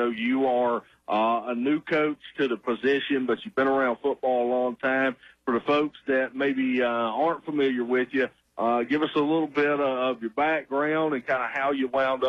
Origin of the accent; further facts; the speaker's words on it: Southeast, United States; I'm from the Southeast originally, and something I'm very familiar with, the smash mouth style.